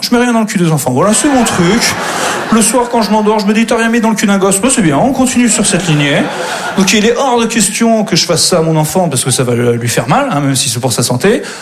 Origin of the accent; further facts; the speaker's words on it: England, United Kingdom; French is a second language; now in France; je suis anglais. Ça fait 15 ans que je suis là. Ça fait 15 ans que j'essaye de maîtriser votre langue.